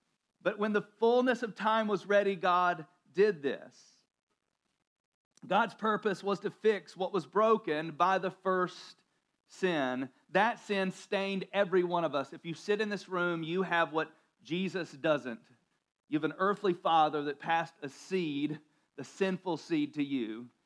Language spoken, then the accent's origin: English; North Carolina, United States; I grew up in church, I grew up in Central North Carolina